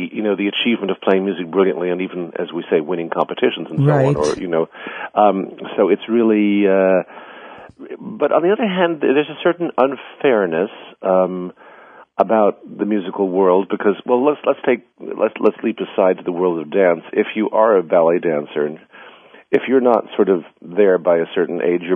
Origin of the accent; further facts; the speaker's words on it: White Plains, New York, United States; I'm from White Plains, New York, and I studied there at the Westchester Conservatory of Music.